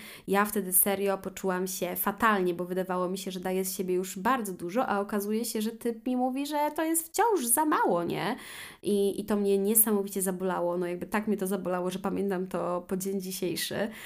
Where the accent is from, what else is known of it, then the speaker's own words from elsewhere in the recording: Subcarpathian Voivodeship, Poland; bo ja przecież wiedziałam, że pochodzę z Podkarpacia, tak?